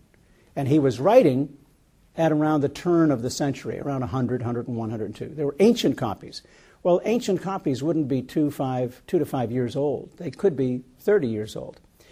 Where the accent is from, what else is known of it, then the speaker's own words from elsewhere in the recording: New England, United States; now, Kathy and I Kathy and I grew up in New England